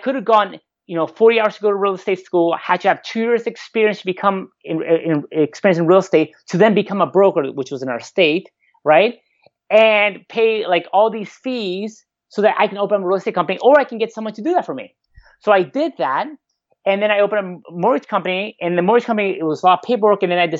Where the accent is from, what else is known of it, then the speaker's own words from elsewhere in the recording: Argentina; I travel a lot to Latin America. I'm from Argentina.